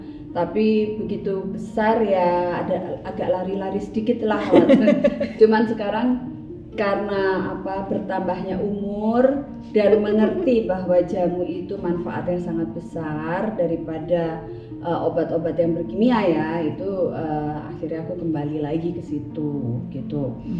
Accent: Java, Indonesia; kalau kita orang Jawa tuh ngomongnya srono ya, srono.

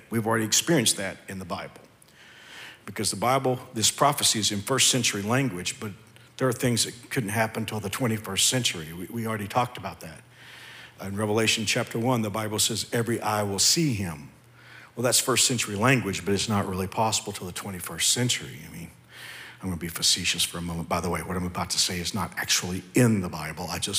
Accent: Texas, United States; You guys know I'm from Texas. I'm in Texas, where I'm from. High school football is the state religion of Texas.

